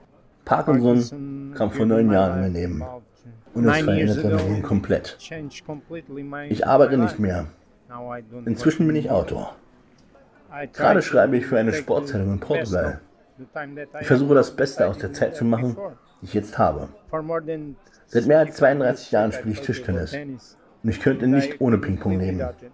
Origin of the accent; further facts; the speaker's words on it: Denmark; ich komme aus Dänemark.